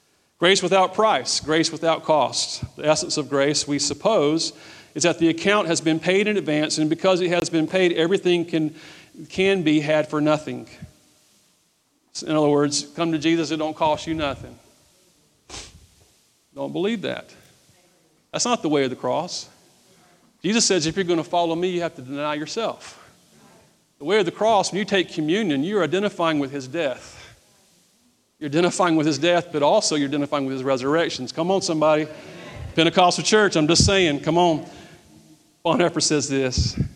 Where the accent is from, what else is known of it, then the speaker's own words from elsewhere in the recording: United States; So listen, I'm American. I love apple pie, Chevrolet, and baseball.